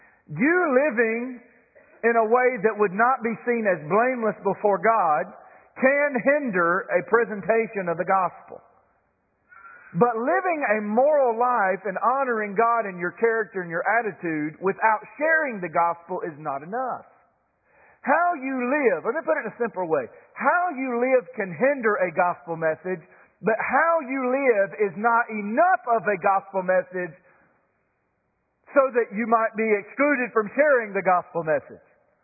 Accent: North Carolina, United States; Now, again, I went to Kings Mountain. I'm from Cleveland County.

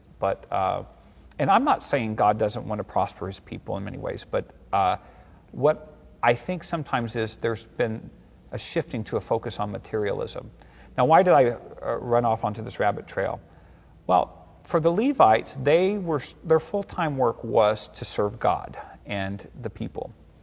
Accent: Midwest, United States; Where I grew up in the Midwest, pastors were almost always very holy.

